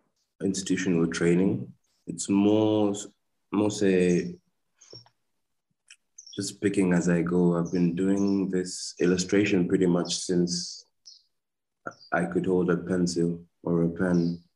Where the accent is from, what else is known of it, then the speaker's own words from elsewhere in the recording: Kenya; I'm Kenyan, man.